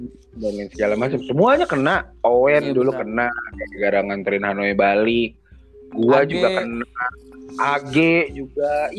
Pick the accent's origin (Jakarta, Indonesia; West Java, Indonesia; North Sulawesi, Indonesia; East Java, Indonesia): East Java, Indonesia; Malang; jujur ya, gue orang Malang, jauh dari tongkrongan